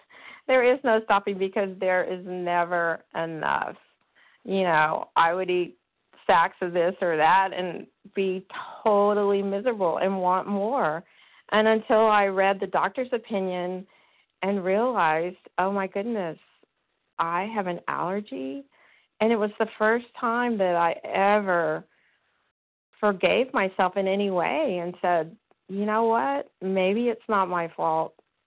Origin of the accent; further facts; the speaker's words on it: Texas, United States; I'm from Texas.